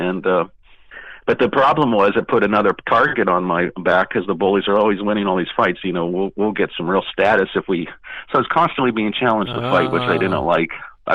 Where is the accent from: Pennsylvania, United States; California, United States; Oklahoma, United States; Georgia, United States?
Pennsylvania, United States; Pittsburgh; Yes, Bruce, I was born and raised in Pittsburgh. I was the oldest of five children.